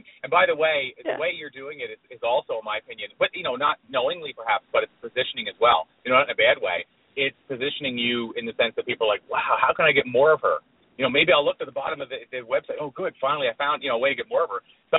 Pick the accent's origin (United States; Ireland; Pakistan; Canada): Canada; Prince Edward Island; I'm from Meat Potatoes PEI, Prince Edward Island, smallest province in Canada.